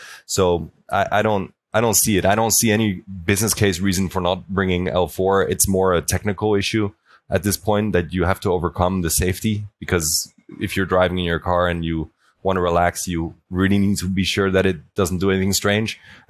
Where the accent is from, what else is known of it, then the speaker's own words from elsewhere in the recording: Netherlands; now in Munich, Germany; I'm from the Netherlands. I live in Munich.